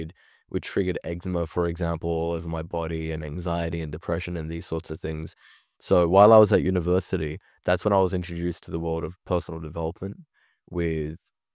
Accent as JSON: {"language": "English", "town": "Sydney", "region": "New South Wales", "country": "Australia", "tie": "born or raised there", "said": "I'm a Kurdish immigrant. I grew up in Sydney, Australia."}